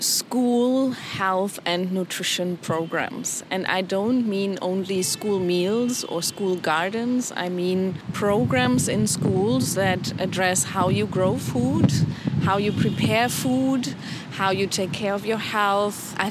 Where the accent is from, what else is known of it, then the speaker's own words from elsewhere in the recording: Bonn, North Rhine-Westphalia, Germany; I am from Germany, from a city called Bonn.